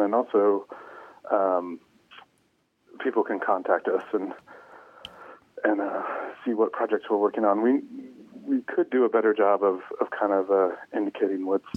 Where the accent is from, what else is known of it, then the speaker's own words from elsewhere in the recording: Anchorage, Alaska, United States; also born or lived in Fairbanks; Sure. I was born in Fairbanks and have lived in Anchorage most of my life.